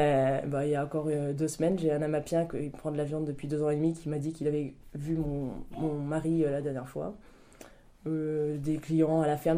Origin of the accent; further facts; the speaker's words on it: Bourgogne-Franche-Comté, France; Je suis de Saône-et-Loire.